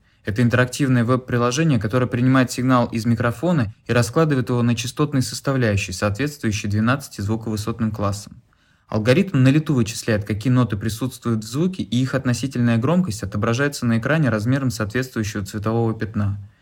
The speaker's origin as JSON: {"language": "Russian", "region": "Moscow", "country": "Russia", "tie": "born there", "said": "Я родился в Москве, сейчас мне 35 лет"}